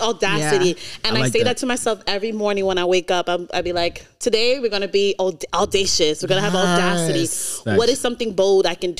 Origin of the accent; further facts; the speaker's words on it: Harlem, New York, United States; From Harlem. Emphasis on the H. I'm from Harlem.